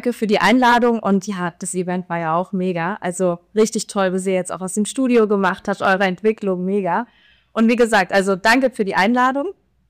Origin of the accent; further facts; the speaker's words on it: Kiel, Schleswig-Holstein, Germany; weil ich komme ja aus Norddeutschland, aus Kiel.